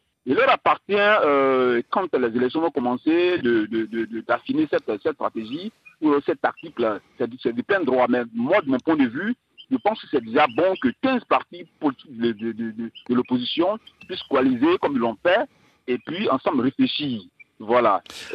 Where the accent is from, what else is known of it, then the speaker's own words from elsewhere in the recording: Côte d’Ivoire; en tant qu'Ivoirien, en tant qu'observateur de la vie politique ivoirienne.